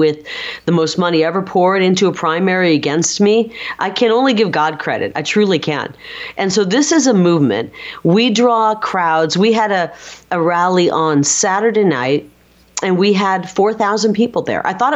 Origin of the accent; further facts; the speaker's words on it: Midwest, United States; And I'm from the Midwest.